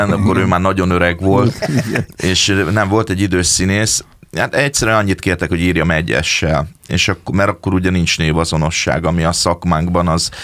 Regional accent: Sarkad, Békés, Hungary; és ugye Sarkadról származom

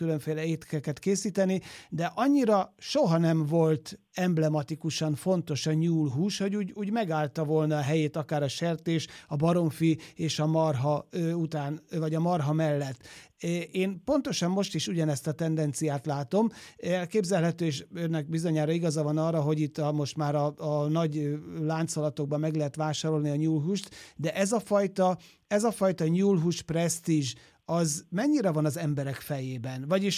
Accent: Zala, Hungary; Én falun nőttem föl sok-sok évvel ezelőtt az ország másik felén, Zalában

